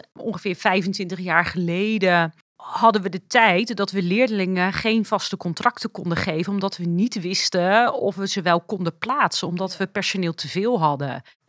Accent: Ridderkerk, South Holland, Netherlands; Ik kom uit Ridderkerk. Ik ben 26 jaar getrouwd.

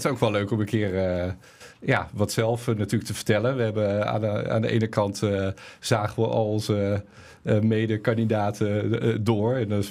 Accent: Haarlem, North Holland, Netherlands; geboren getogen Haarlemmer. Ik ben in de Deo geboren en Noord opgegroeid.

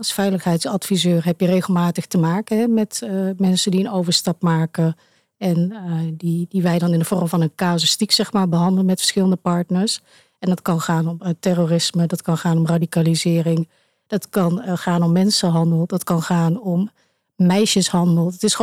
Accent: Sint-Michielsgestel, North Brabant, Netherlands; born there; de gemeente Sint-Michielsgestel, waar ik ben geboren.

